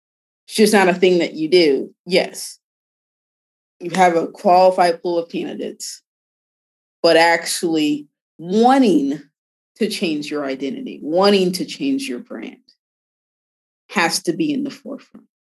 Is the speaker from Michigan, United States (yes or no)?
yes; Detroit, Michigan, United States; You know, one of the things growing up in Detroit, you know, a lot of other kids in my classes and whatnot, when I in grade school, they never went to hockey games.